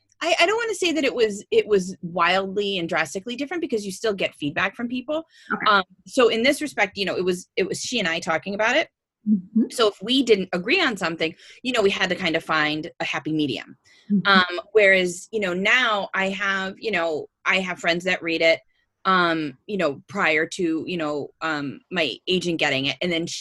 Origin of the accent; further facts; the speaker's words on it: Pennsylvania, United States; So I am from Pennsylvania. I'm an author.